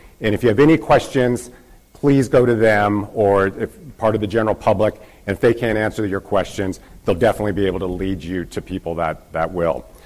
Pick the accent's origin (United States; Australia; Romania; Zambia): United States; Bakersfield, California; I'm from Bakersfield, and I was recently last week up in Fresno